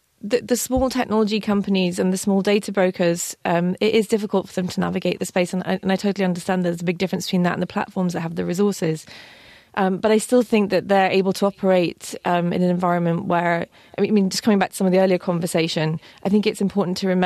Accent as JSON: {"language": "English", "region": "England", "country": "United Kingdom", "said": "I'm English, actually. You probably hear from my accent."}